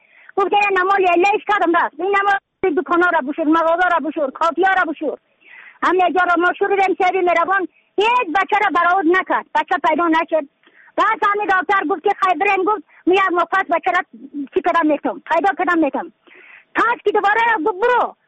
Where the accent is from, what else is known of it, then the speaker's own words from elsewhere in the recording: Badakhshan, Afghanistan; از بدخشان هستم، مرکز بدخشان، ولسوالی اقل پایان، قیره وینگ